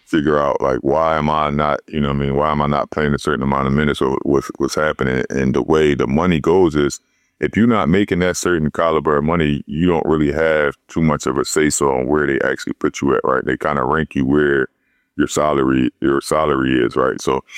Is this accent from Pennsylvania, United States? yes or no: yes; Philadelphia, Pennsylvania, United States; I'm mad because that's my hometown and people don't understand what Philly sports does for the city. Like, I'm from the inner city.